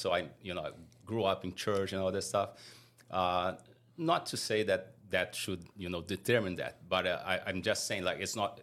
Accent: Brazil; now in United States; I'm from Brazil. So we got here, everything happened very differently than what we had planned.

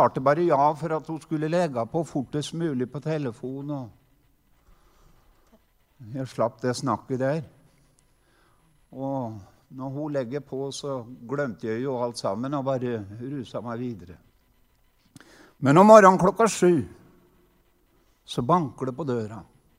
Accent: Innlandet, Norway; Jeg kommer ifra Hedemarken. Jeg har vokst opp ikke så langt unna

